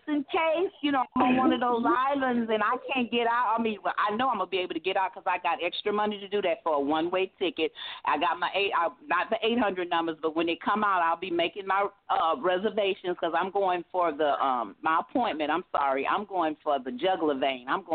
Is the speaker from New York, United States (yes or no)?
no; Houston, Texas, United States; now in California, United States; I'm originally from Houston, Texas also, but I live in California. My husband is a Californian, so I've been out here longer than I have been in Texas.